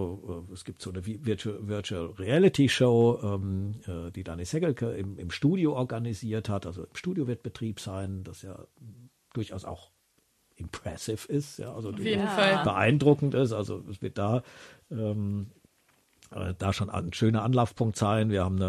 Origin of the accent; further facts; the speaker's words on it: Southern Germany, Germany; ich komme ja aus Süddeutschland, da ist es immer ein bisschen anders